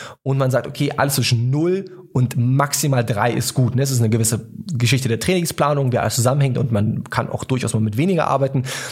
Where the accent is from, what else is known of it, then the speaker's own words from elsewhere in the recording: Bernau, Brandenburg, Germany; also born or lived in Wandlitz; bei mir noch in Wandlitz, beziehungsweise Bernau, da wo ich herkomme